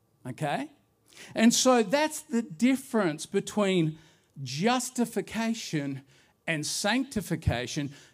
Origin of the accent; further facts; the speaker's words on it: Auckland, New Zealand; born there; I was born on the 16th of July, 1965. I'm glad that's up there, otherwise I forget. That I was born in Auckland, New Zealand